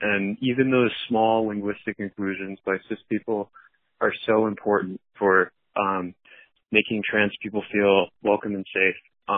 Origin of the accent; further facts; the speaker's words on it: Maine, United States; I prefer if you believe my last name. I'm from Central Maine. I am a trans woman